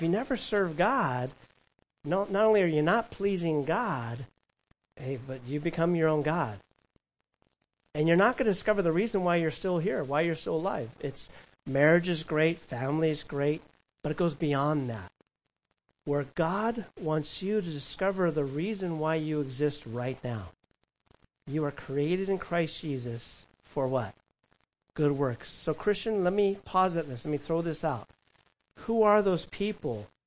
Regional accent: California, United States; I remember in Disneyland in California. I grew up near there in Orange County.

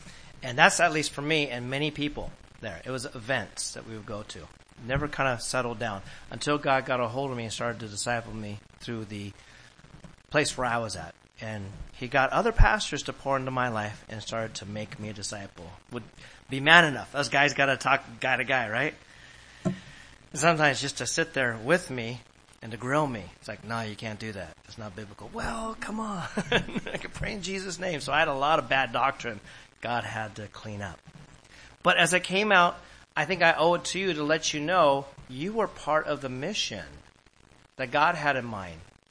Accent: California, United States; now in New York City, United States; You see, I came from Orange County. And I'm like, what are you telling me? This city has five counties. I didn't understand that because in California, you have a county with cities within.

